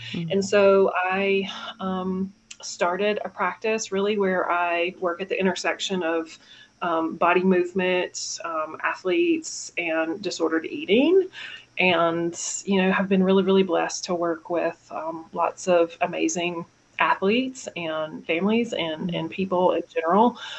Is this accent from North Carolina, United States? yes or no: yes; North Carolina, United States; now in Las Vegas, United States; I grew up in North Carolina. I currently live in Las Vegas.